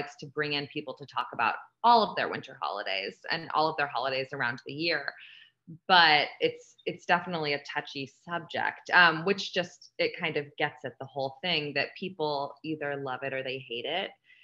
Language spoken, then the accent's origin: English; California, United States; now in Texas, United States; I haven't lived in Texas my whole life. So I was raised in a very liberal state. I was raised in California, and San Francisco is kind of a witchy pagan little haven there.